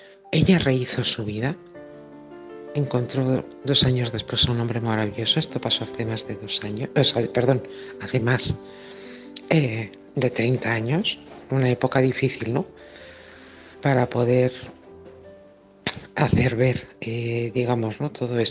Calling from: Málaga, Andalusia, Spain; de Málaga.

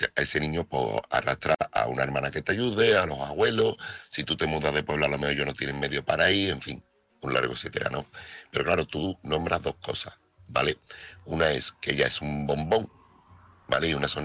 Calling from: Seville, Andalusia, Spain; corresponsal de Sevilla.

